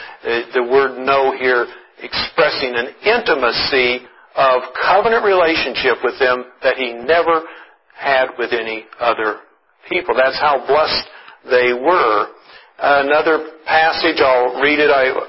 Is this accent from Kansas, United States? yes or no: yes; Kansas, United States; I'm from Kansas, you know, and I was saying how happy I am to be an Oregonian.